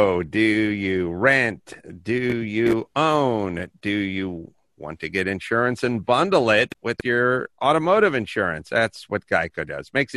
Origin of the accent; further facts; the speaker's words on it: North Hollywood, California, United States; Again, I was 9 and from North Hollywood and had no idea what a husk was.